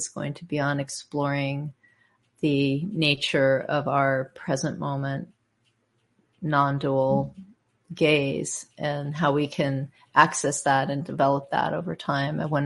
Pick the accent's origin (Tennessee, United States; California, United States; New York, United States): California, United States; Berkeley; Oh, I'm from Berkeley, close to where I'm from.